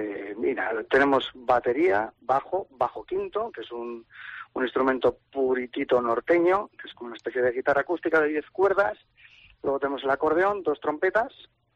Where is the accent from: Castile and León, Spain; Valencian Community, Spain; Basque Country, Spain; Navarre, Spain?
Navarre, Spain; Pamplona; Nosotros somos de Pamplona y limítrofes.